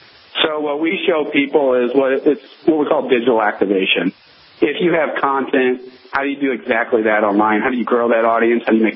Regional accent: St. Louis, Missouri, United States; I grew up in St. Louis, and that man did backflips like no other.

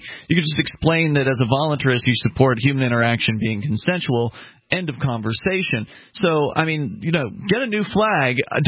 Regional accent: the South, United States; born there; And I was born in the South, right?

